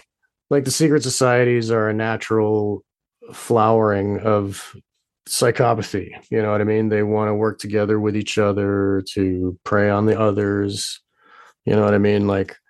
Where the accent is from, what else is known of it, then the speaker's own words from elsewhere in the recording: Massachusetts, United States; I'm from Massachusetts.